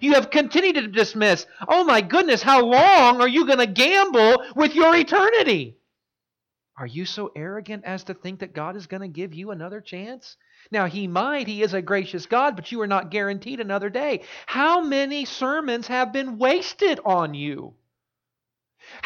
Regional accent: Florida, United States; born there; I was born in Florida. Not that that matters.

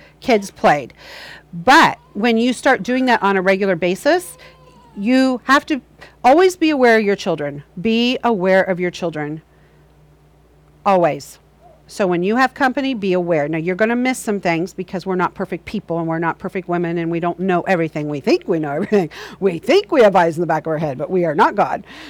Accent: Ohio, United States; I'm from Ohio. I have a friend back east, and her husband, he's a pastor, and we all grew up together.

